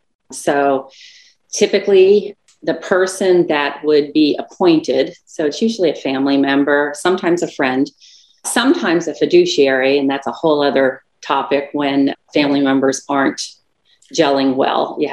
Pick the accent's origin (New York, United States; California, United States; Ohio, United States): Ohio, United States; moved away as an adult; We came from Ohio in 1989, and with like the pioneers with big ideas of how we were going to make our lives so much better.